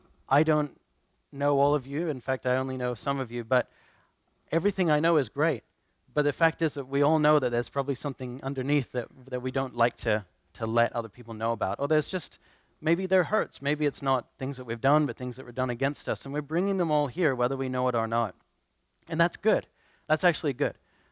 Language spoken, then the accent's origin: English; Australia; moved away as an adult; I grew up in Australia, and I lived there until 2007, moved to Europe to do missions work over there, and traveled around a little bit. I did some things in Hungary and some things in Austria, and then ended up in the UK, in York.